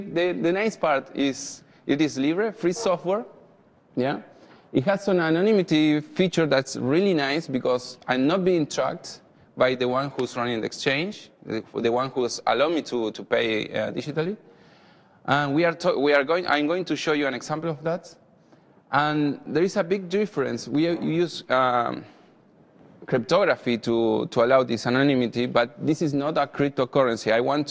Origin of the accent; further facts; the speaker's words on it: Argentina; English is a second language; I'm from Argentina